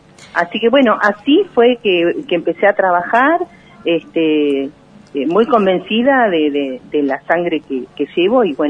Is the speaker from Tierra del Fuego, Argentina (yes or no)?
yes; Tierra del Fuego, Argentina; hoy representar esto en mi Tierra del Fuego es un honor.